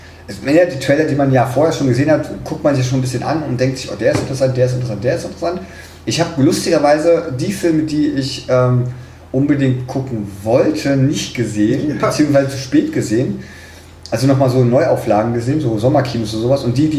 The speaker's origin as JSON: {"language": "German", "region": "Berlin", "country": "Germany", "tie": "born or raised there"}